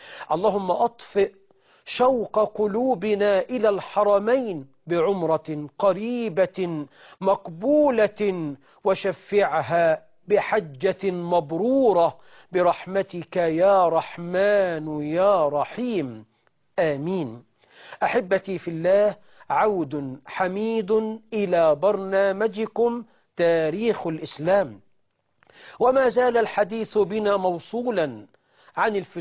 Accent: Egypt; وأنا كمصري شهادتي في شرف مصر ومكانة مصر ومجد مصر قد تبدو مجروحة لأنني واحد من أهل مصر

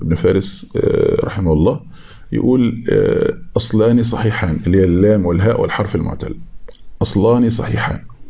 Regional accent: Egypt; accent: Egyptian; انا بتكلم على اللهجه المصريه يعني، لان طبعا احنا لهجتنا لهجه وسط كده يعني ما بين اللهجات

